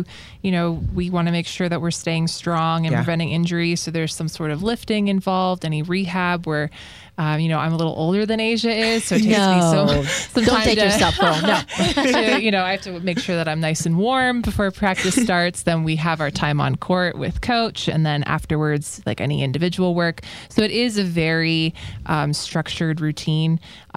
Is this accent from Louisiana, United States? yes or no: no; Boston, Massachusetts, United States; now in Las Vegas, United States; You know, I'm from Boston originally, so big sports city.